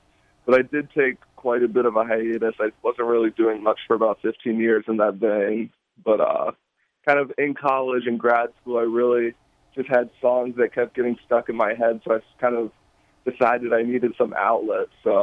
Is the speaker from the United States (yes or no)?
yes; South Stafford, Virginia, United States; I grew up right in South Stafford, went to Stafford High School. So, you know, I kind of spent the first 18 years of my life in the area